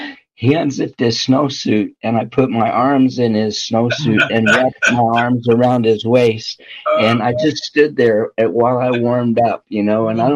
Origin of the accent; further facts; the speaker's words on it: Illinois, United States; I grew up in Southern Illinois, and there's a children's home in a town called Carmite, still there.